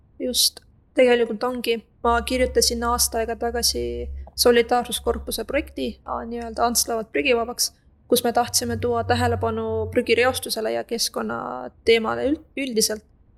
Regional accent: Tartu, Tartu County, Estonia; tulen Tartust, hetkel õpin õpetajaks ülikoolis

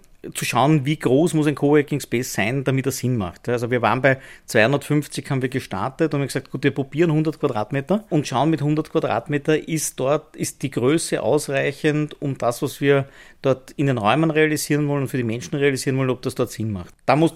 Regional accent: Vienna, Austria; ich bin geborener Wiener

